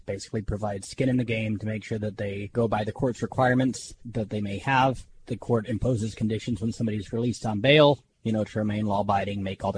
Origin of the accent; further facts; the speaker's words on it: Kalispell, Montana, United States; I am 36 years old. I grew up in Kalispell, Montana. I've been in the Bakken area since 2011.